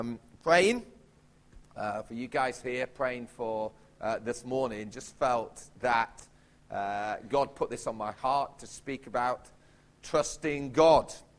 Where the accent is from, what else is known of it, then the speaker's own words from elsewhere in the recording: Yorkshire and the Humber, United Kingdom; born there; now in Huddersfield, United Kingdom; Greetings from Yorkshire, God's own county, of course. I was born in the People's Republic of South Yorkshire, but we now live in West Yorkshire. As Richard said, we moved to Huddersfield about 3 years ago